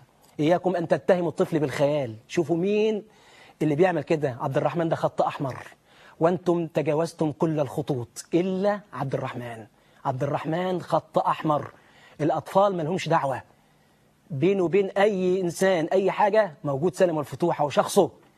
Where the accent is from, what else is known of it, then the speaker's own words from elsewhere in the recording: Egypt; أنا مواطن مصري، حتى لما كنتش مسلم، مواطن، مجرد مواطن. فأنا عشان كده أنا قلتها، لن أترك بلدي،